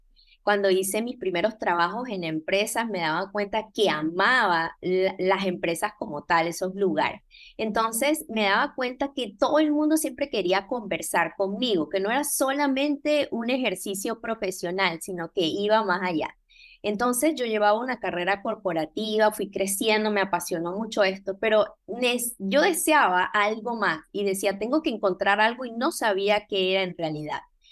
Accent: Venezuela; now in Panama City, Panama; está en Ciudad de Panamá. Ok, soy venezolana y tengo años en este país. Tengo 16 años en Panamá.

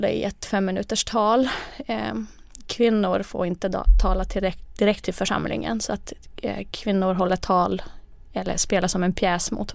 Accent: Finland; Swedish is a second language; moved away as an adult; now in Sweden; Dels har jag inte kunnat svenska förut. Jag flyttade till Sverige när jag var 18. Och jag är från finsk talande del av Finland.

